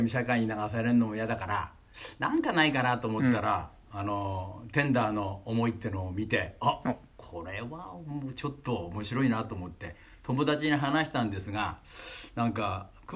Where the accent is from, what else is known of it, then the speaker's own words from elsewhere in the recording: Hokkaido, Japan; 北海道から来ました